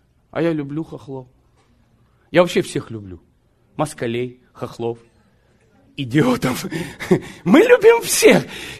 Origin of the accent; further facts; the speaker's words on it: Zaporizhzhia Oblast, Ukraine; born there; Я родился на Хохлянде, на Запорожской сечи. Маю право.